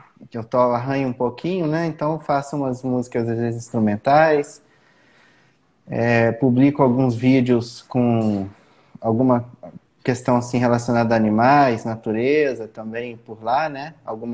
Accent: Volta Redonda, Rio de Janeiro, Brazil; eu sou de Volta Redonda, né? … eu moro em Volta Redonda.

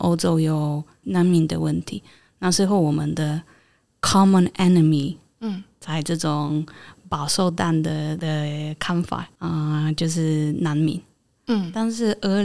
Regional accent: Poland; Chinese is a second language; 大家好，我是来自波兰的

